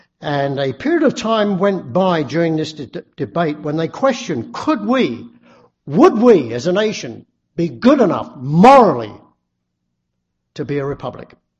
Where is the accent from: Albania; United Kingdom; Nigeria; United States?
United Kingdom; England; That was contrary to the society I grew up in England.